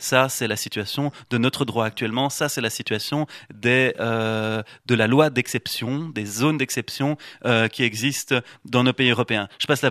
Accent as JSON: {"language": "French", "country": "Belgium", "said": "donc je suis belge, on l'aura peut-être entendu."}